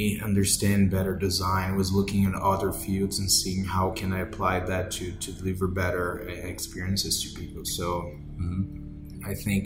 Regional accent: England, United Kingdom; That's probably not a very accurate New York accent, but it sounded right to me as an English person speaking.

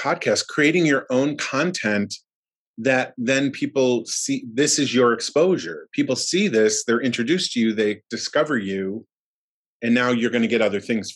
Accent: Buffalo, New York, United States; also born or lived in Florida; So I started in Buffalo. We're originally from Buffalo. Moved down to Florida.

